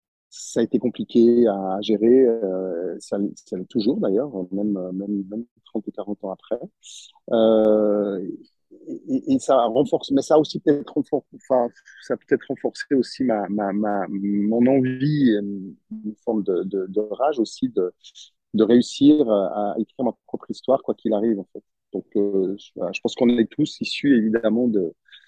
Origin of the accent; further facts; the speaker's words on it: Montreux, Vaud, Switzerland; j'ai grandi en Suisse, dans une petite ville, la petite ville de Montreux, une petite ville de 20 000 habitants. Donc, c'était une ville, un grand village, on va dire, où je connais un peu tout le monde.